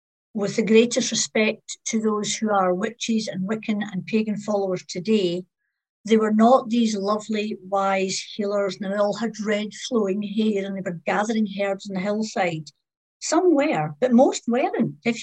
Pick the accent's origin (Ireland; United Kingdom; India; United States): United Kingdom; Glasgow, Scotland; When I was little, my sister and I used to go guising. We're from Glasgow.